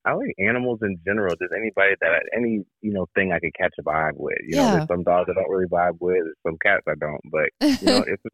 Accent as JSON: {"language": "English", "town": "Sebring", "region": "Florida", "country": "United States", "tie": "born or raised there", "also_born_or_lived": "Lake Wales", "said": "But I'm from Sebring, you know, that's where I've always lived, my family lives, born and raised. Sebring, Florida."}